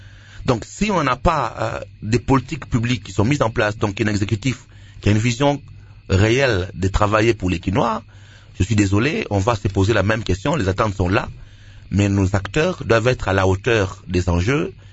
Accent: Kinshasa, DR Congo; Moi je suis de Kimbanseke, à Kimbanseke il y a un quartier qu'on appelle Beni, à Kinshasa.

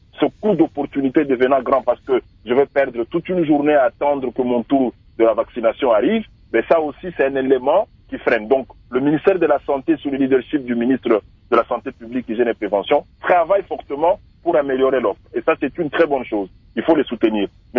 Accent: Kananga, Kasaï-Central, DR Congo; Moi, je viens de la province du Kasaï central, à Kananga.

